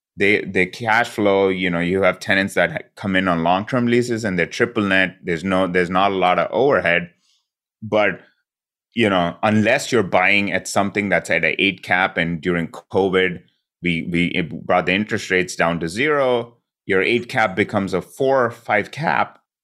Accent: India; growing up, I grew up in India.

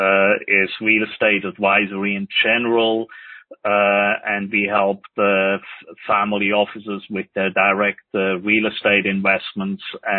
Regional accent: Switzerland; moved away as an adult; now in Dallas, United States; even though I have been living here now for the last 15 years or so. Originally, I'm from Switzerland. I grew up in Switzerland, went to school in Switzerland

